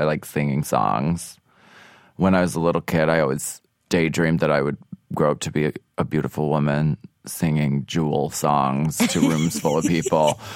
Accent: Pennsylvania, United States; And I'm from Pennsylvania, so like I could drink pretty much anyone under the table.

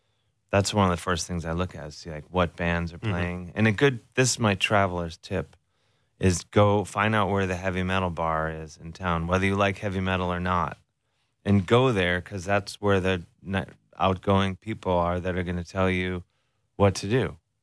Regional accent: United States; And growing up in America, you know, we're brainwashed that America is the best, greatest place in the world.

